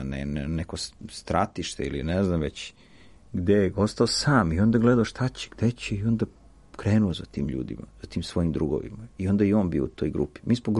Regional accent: Kragujevac, Šumadija, Serbia; ja sam iz Kragujevca

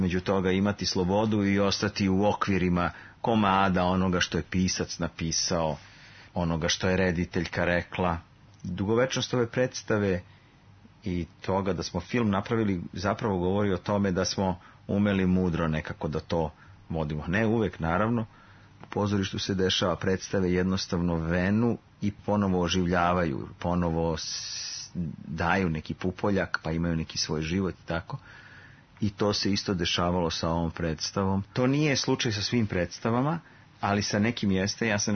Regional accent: Kragujevac, Šumadija, Serbia; a ja sam iz Kragujevca.

